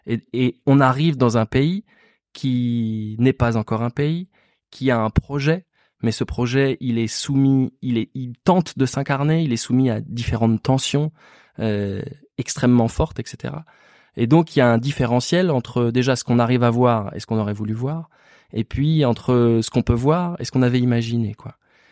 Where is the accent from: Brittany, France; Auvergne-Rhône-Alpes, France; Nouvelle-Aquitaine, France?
Brittany, France; Morlaix; born there; Moi, je suis né à Morlaix, quoi. Donc c'est à côté.